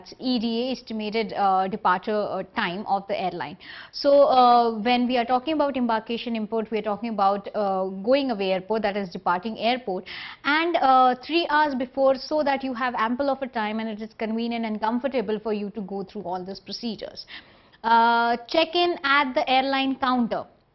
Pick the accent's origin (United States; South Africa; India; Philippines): India; So if I as an Indian want to go to a country like USA, the sets of rules for an Indian to visit USA would be different.